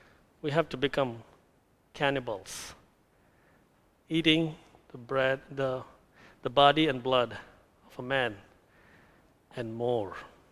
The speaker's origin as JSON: {"language": "English", "country": "India", "said": "I come from India, and many people in India are vegetarians."}